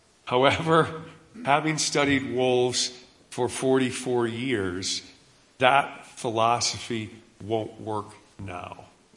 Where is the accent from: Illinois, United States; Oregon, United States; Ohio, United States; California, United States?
Ohio, United States; And as Todd said, I grew up in Ohio, and how odd is it for an Ohio boy to become attracted to wolves? I grew up on a camp in Ohio and was attracted to nature